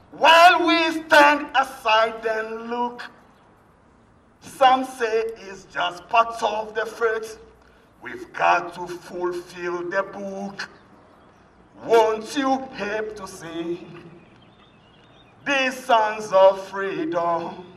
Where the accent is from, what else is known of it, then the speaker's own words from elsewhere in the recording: Accra, Greater Accra, Ghana; Go to my country in Ghana. Go to my beach. Go to beach in Accra. I'm from Accra. Go to my country in Accra.